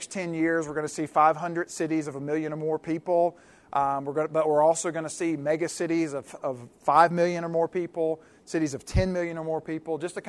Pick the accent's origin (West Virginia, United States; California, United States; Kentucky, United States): Kentucky, United States; Highview; I actually grew up just outside of Louisville in a little community called Highview. At the time I grew up in Highview, we had two stoplights in Highview.